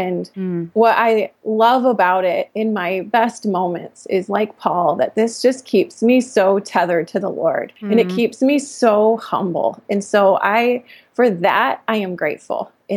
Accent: Grand Rapids, Michigan, United States; I'm from Grand Rapids, Michigan, and I've traveled a lot. I've moved a lot, but I'm hoping to stay here for a while.

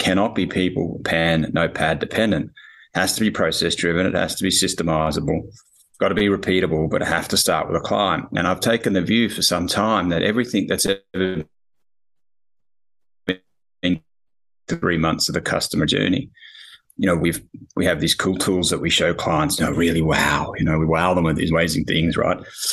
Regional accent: Australia; So I'm obviously Australian.

